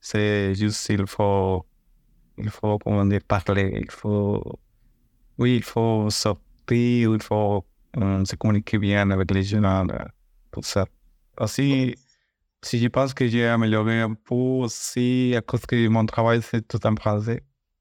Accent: Mexico; French is a second language; moved away as an adult; now in Quebec City, Canada; J'ai 28 ans et je viens du Mexique. Mais j'habite maintenant à Québec. Et ça fait un an que je suis arrivé ici à Québec.

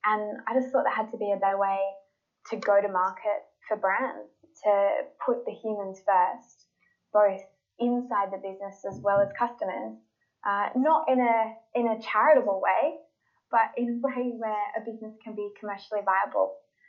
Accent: Sydney, New South Wales, Australia; Well, like you, I'm an Australian, so I grew up in Sydney, and had a lovely life as a kid

